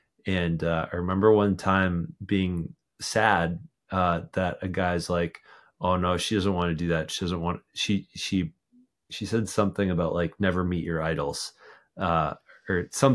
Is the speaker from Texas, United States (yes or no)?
yes; Texas, United States; And I was in Austin, Texas. So I was like, all right, I can get recognized in my home state.